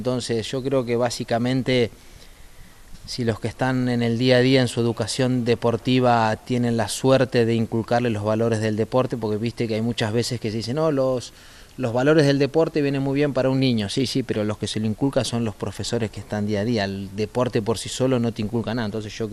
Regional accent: Argentina; hacen el símil porque somos los dos argentinos

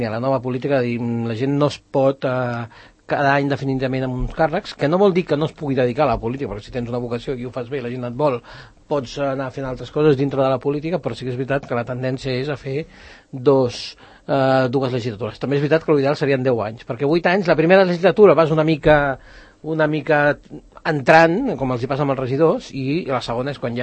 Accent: Sant Cugat del Vallès, Catalonia, Spain; ser alcalde de Sant Cugat del meu poble

